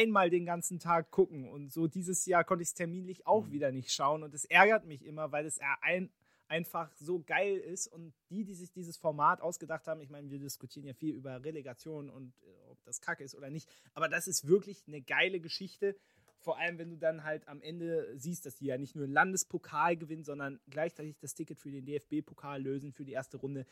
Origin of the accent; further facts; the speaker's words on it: Berlin, Germany; ich bin ein Berlin-Lichtenberger Jung